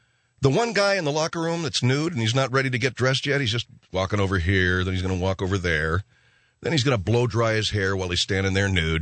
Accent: Arcadia, United States; Oh, it's from my hometown of Arcadia.

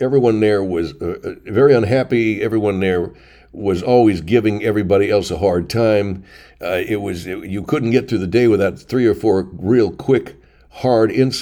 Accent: Belcher, Illinois, United States; Well, I grew up in Belcher, Illinois.

